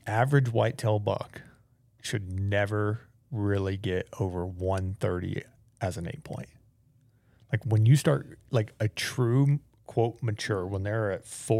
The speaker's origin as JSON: {"language": "English", "region": "Florida", "country": "United States", "tie": "born or raised there", "also_born_or_lived": "Georgia", "said": "I mean, I grew up in Florida and hunted Florida all my life."}